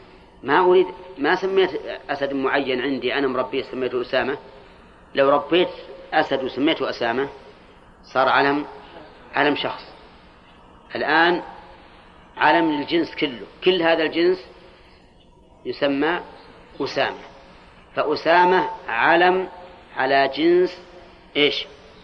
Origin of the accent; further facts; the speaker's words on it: Al-Qassim, Saudi Arabia; أظن كنية عندنا في القصيم